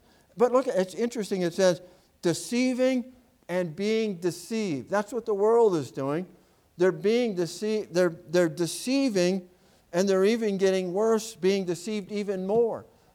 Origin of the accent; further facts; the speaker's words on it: Hobart, Indiana, United States; I'm just going to tell you a little bit of story about the church that I grew up back in Indiana. I grew up in First Baptist Church of Hobart, Indiana.